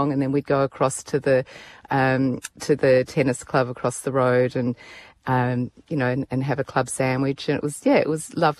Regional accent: Perth, Western Australia, Australia; also born or lived in Hong Kong; I grew up in Perth, but I spent a lot of time in Hong Kong.

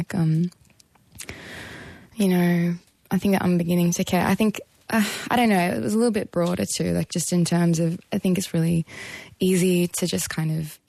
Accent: Albury, New South Wales, Australia; I grew up in Albury, New South Wales, kind of in the country. So I don't know. I think I'm 26 now

